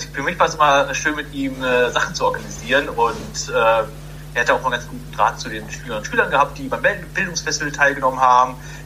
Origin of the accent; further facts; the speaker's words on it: Iserlohn, North Rhine-Westphalia, Germany; now in Bochum, Germany; ich bin Fellow 2018er Jahrgang, bin ursprünglich aus Iserlohn und lebe in Bochum